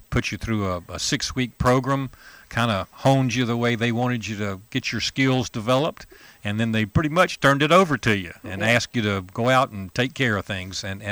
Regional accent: Greenville, South Carolina, United States; now in Greenwood, United States; Originally, I'm from Greenville, South Carolina. Spent most of my, I guess, early years up to around after college in Greenville, and then after that, the job market kind of took me away

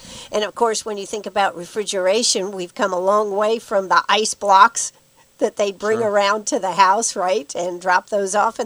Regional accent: Maine, United States; and I'm from Maine, we didn't have air conditioning.

